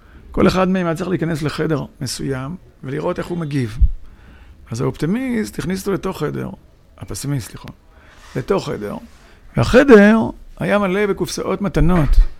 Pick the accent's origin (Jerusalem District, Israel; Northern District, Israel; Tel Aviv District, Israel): Northern District, Israel; עמק ירדן, זה קצת קרוב לליבי, כי שם גדלתי.